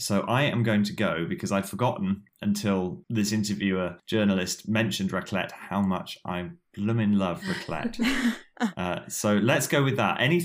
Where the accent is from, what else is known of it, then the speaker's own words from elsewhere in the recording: New Zealand; now in Wales, United Kingdom; I live in the beautiful part of the world called Wales in the United Kingdom, but I'm originally from New Zealand.